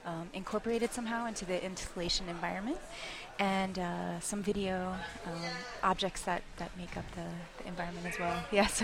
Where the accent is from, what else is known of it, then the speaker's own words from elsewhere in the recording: Texas, United States; I'm from South Texas, and so that's very much part of the culture there.